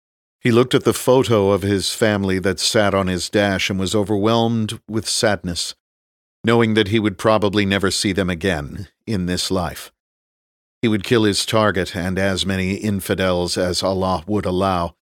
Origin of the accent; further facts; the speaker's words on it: Virginia, United States; born there; I was born in Virginia when he was still going through his intelligence training.